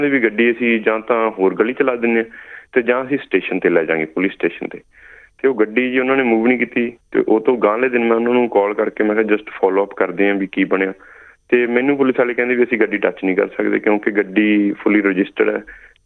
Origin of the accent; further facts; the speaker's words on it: Puli, Punjab, India; also born or lived in Sydney; now in Melbourne, Australia; ਮੈਂ 2006 'ਚ ਆਇਆ ਸੀਗਾ ਜੀ ਮੈਲਬਰਨ 'ਚ, ਅਤੇ ਫਿਰ ਮੈਂ 4 ਸਾਲ ਸਿਡਨੀ ਵੀ ਲਾਏ ਆ ਜੀ, ਅਤੇ ਉਹ ਤੋਂ ਬਾਅਦ ਮੇਰਾ ਜਿਹੜਾ ਬੈਕਗਰਾਊਂਡ ਹੈ ਜੀ ਉਹ ਬਠਿੰਡਾ ਮੇਰਾ ਜ਼ਿਲ੍ਹਾ ਜੀ, ਪਿੰਡ ਮੇਰਾ ਪੂਲੀ ਹੈ ਜੀ।